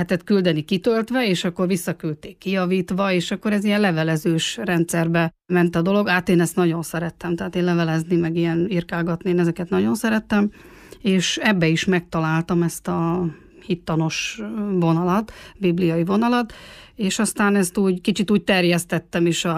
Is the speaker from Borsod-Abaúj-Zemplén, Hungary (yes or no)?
yes; Szuhogy, Borsod-Abaúj-Zemplén, Hungary; Az Abaúji Egyház megyében, Miskolctól kb. 40 kilométerre Szuhogyon nőttem fel.